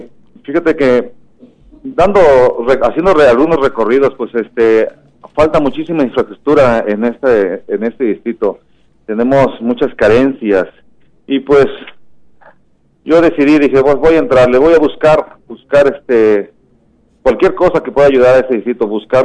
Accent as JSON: {"language": "Spanish", "town": "Ameca", "region": "Jalisco", "country": "Mexico", "tie": "born or raised there", "said": "Soy originario de Ameca, Jalisco. Aquí he trabajado toda mi vida."}